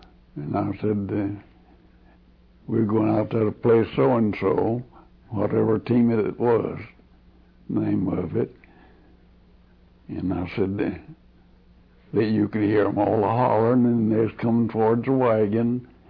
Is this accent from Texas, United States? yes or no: yes; Texas, United States; also born or lived in Oklahoma; Well, I grew up in Texas and Oklahoma, and I found that the people out there is now and was then just as nice of people as they was on the globe